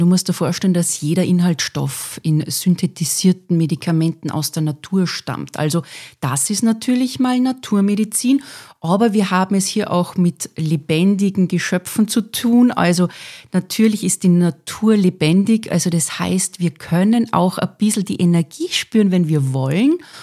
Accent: Salzburg, Austria; ich komme aus Salzburg

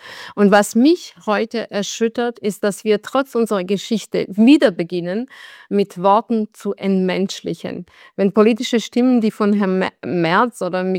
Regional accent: Bosnia & Herzegovina; now in Germany; Das ist meine Heimat und ich möchte nicht hier nochmal das erleben, was ich in Bosnien erlebt habe.

